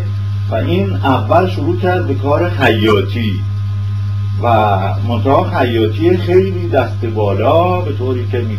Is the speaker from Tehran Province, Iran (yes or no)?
yes; Tehran, Tehran Province, Iran; born there; اینا در تهران. و من در منزلی که دنیا آمدم هم منزل مسکونی بود و هم مدرسه